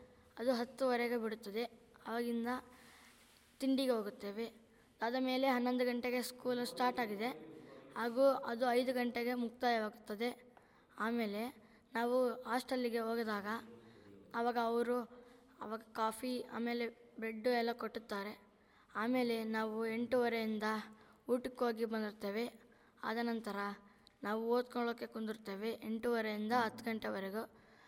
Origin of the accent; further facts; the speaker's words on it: Davanagere, Karnataka, India; ನಾನು ಇರುವುದು ದಾವಣಗೆರೆಯಲ್ಲಿ. ನಮ್ಮ ಊರು ದಾವಣಗೆರೆ.